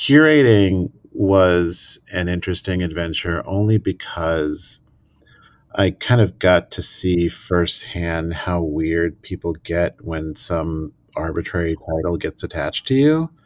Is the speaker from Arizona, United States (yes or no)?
yes; Phoenix, Arizona, United States; now in New York, United States; So I spent like most of my childhood growing up in Phoenix. The thing I joke about is I was born in the swamp and raised in the desert. And I wound up coming here to New York for college.